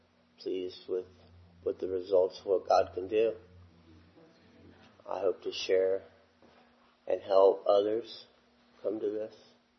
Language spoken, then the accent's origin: English; Cape Canaveral, Florida, United States; I live in Florida, and I'm from Cape Canaveral.